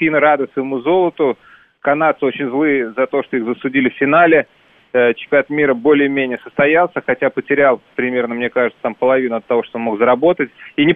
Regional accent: Belarus; Я белорус, кстати, тоже

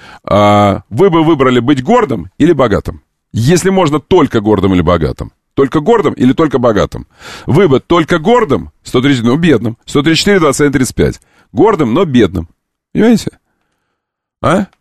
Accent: Moscow, Russia; мы, москвичи, когда проезжаем через эти все чудесные места

